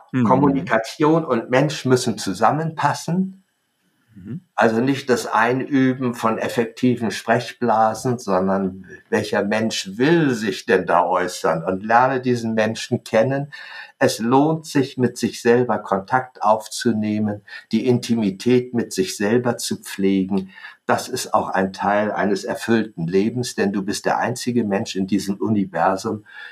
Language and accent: German; Hamburg, Germany; Oh, ich bin ja im Krieg noch geboren. 1944 fielen die Bomben jede Nacht auf Hamburg. Wir mussten jede Nacht da in den Luftschutzbunker, um zu überleben.